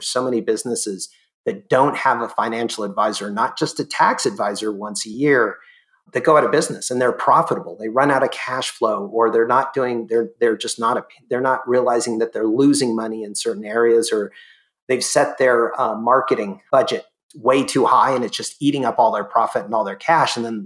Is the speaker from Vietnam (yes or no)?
no; California, United States; I grew up near Disneyland